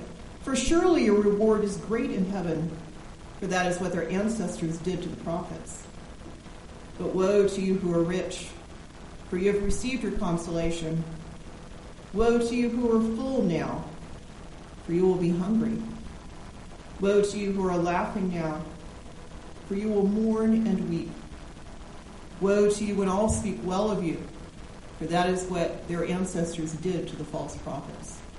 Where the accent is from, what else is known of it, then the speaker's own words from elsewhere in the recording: the South, United States; Now, I grew up in the South, where the phrase, bless your heart, has an abundance of meanings.